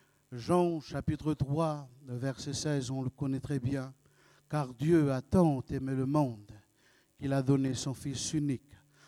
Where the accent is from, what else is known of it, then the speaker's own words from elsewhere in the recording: North Province, New Caledonia; first language Nenema; French is a second language; ma langue maternelle, c'est le Nenema. C'est une langue de la région nord de la Calédonie. Là, le français, je l'ai appris à l'école.